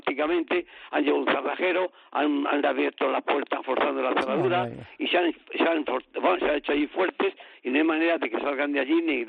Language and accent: Spanish; Madrid, Community of Madrid, Spain; porque yo soy de Madrid, siempre he vivido en Madrid, y en fin, allí estoy empadronado.